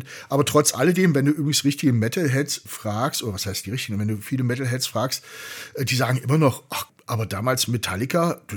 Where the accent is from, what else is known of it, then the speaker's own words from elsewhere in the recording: Germany; Ich komme ja selber aus der DDR. Ich habe mein erstes Lebensdrittel bis hierher in der DDR verbracht und bin da geprägt worden.